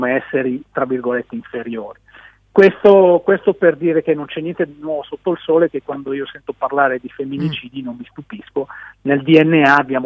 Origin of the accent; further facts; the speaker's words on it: Mendrisio, Ticino, Switzerland; born there; nel villaggio dove sono nato io, a Mendrisio